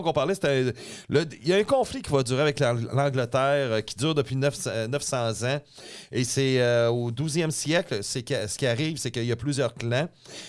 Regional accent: Neufchâtel, Quebec, Canada; Moi, j'ai été élevé à Neuchâtel, donc.

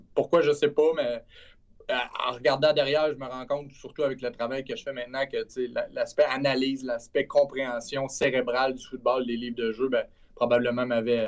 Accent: Trois-Rivières, Quebec, Canada; moi, tu sais, je viens de Trois-Rivières. Ma famille est toujours à Trois-Rivières.

